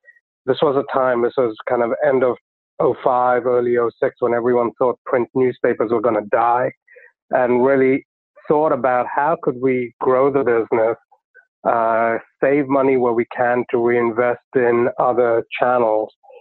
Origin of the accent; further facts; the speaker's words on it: London, United Kingdom; I grew up in London, went to college there